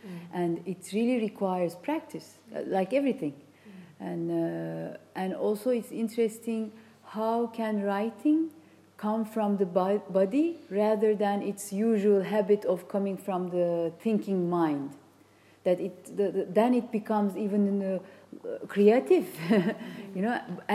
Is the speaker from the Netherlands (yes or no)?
no; Turkey; first language Turkish; English is a second language; to articulate myself in Turkish. Mm. I realize when I go back to my country, it takes time. It's my mother tongue, of course.